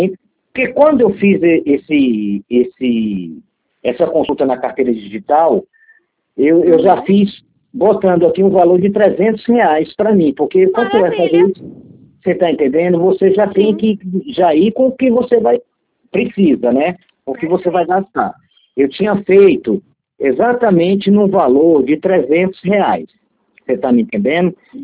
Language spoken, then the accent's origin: Portuguese; Brasília, Federal District, Brazil; É, eu sou de Brasília, que o custo de vida com certeza é mais caro do que aí.